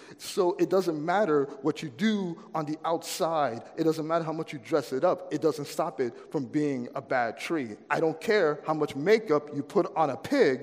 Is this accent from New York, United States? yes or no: no; Florida, United States; I grew up in Florida, and outside of my house was a mango tree.